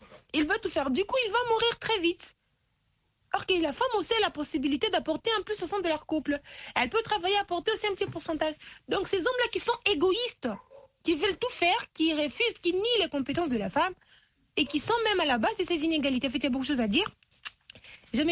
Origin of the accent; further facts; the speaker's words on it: DR Congo; ici chez nous en RDC